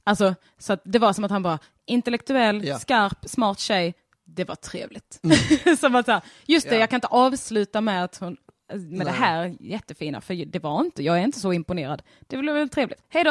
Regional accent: Skåne, Sweden; accent: Scanian; Mitt fullt rörliga, underbart rörliga ansikte. Och min sjungande skånska då

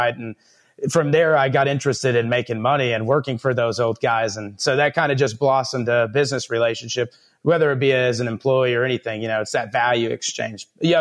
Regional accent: Miami, Texas, United States; Oh, yeah. So I grew up in Miami, Texas.

